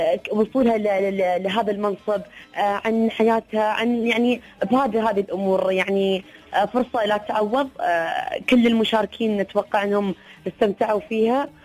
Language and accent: Arabic; United Arab Emirates; بلادنا الامارات